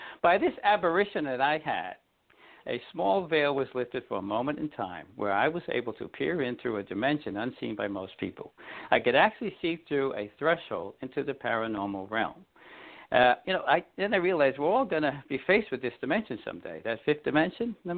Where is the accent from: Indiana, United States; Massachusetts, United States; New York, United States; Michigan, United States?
New York, United States; Brooklyn; I mean, real quick, I was born in Brooklyn back in the day. I went to a parochial school.